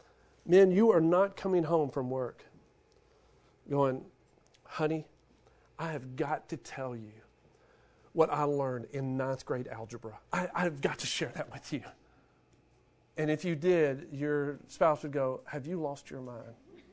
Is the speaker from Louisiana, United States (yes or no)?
yes; Shreveport, Louisiana, United States; we had the door frame in our house growing up in Shreveport